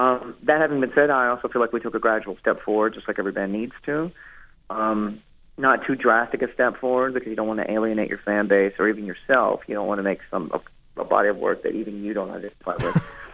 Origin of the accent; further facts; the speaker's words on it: Texas, United States; and I am from Texas, and I live in Austin, Texas right now.